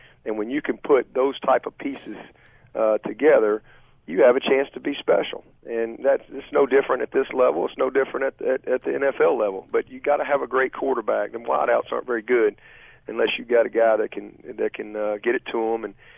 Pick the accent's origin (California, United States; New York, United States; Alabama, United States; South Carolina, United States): Alabama, United States; So, I'm from Alabama. I'm not the smartest guy